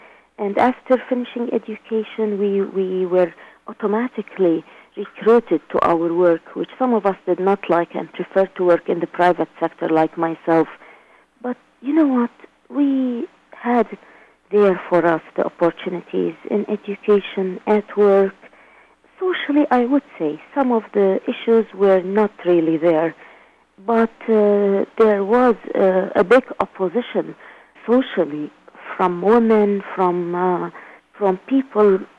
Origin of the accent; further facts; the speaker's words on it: Baghdad, Baghdad Governorate, Iraq; I grew up in Baghdad and I know what the social setting is like